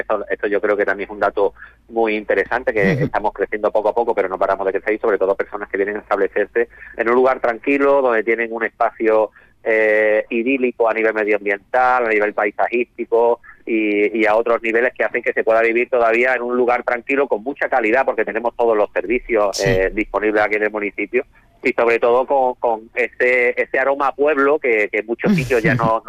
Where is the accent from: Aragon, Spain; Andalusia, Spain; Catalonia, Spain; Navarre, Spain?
Andalusia, Spain; Jimena; me gusta presumir de mi pueblo, de Jimena, de mi municipio